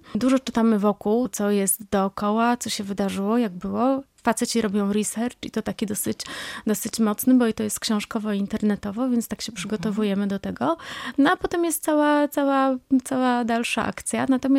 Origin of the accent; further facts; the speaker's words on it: Poznań, Greater Poland Voivodeship, Poland; My jesteśmy z Poznania.